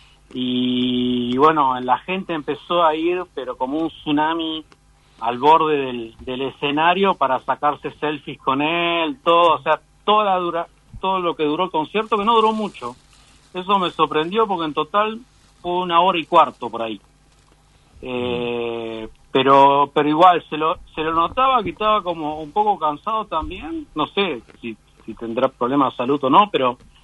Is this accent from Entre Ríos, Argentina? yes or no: yes; Gualeguaychú, Entre Ríos, Argentina; now in Canada; Yo siempre digo acá en Canadá que no soy argentino, soy de Gualeguaychú.